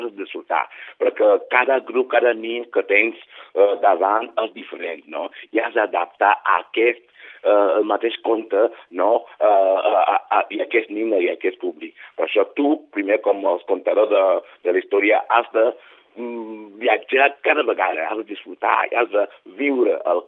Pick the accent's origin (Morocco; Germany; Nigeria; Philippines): Nigeria; now in Mallorca, Spain; Som de Nigèria, però ja fa anys que visc aquí, ja 18 anys estic aquí a Mallorca, sempre dic que som afro-mallorquí.